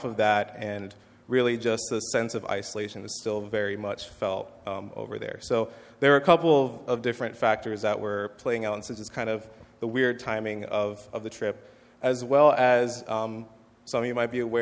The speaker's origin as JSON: {"language": "English", "town": "Altoona", "country": "United States", "tie": "born or raised there", "said": "So Grace Bible Church, again, is located in my hometown, Altoona."}